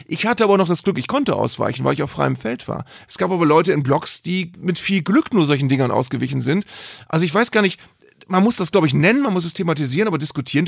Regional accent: Bremen, Germany; wenn ich als Bremer über Benehmen von HSV-Fans rede.

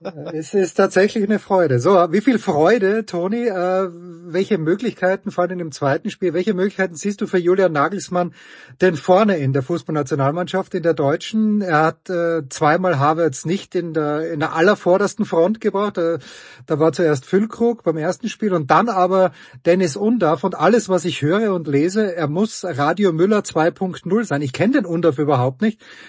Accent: Austria; Das ist natürlich der deutsche Anspruch, den ich als Österreicher nicht kenne.

